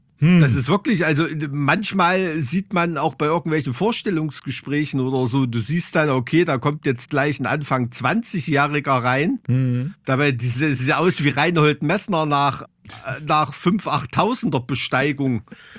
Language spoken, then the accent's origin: German; Weimar, Thuringia, Germany; Deutschland und besonders auch über Weimar lese ich immer, was so andere Leute über Deutschland und meine Heimat sagen.